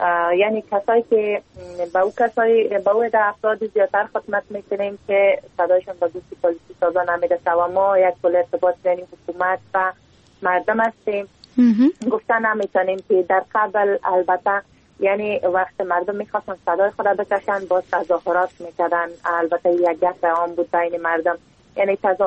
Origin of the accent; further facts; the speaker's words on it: Takhar, Afghanistan; میبینیم چی گونه مشکلات در ولایت ما یعنی ولایت تخار وجود دارن